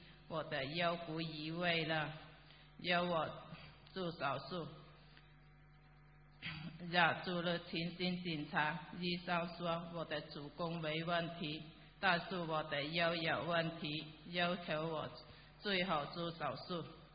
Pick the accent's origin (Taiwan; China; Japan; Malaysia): China; now in United States; 我由大陆来美国，